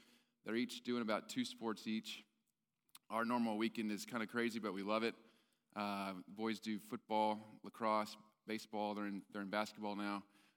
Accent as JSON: {"language": "English", "town": "Fort Worth", "region": "Texas", "country": "United States", "said": "Like Robin said, I'm from Fort Worth, so didn't make it too far."}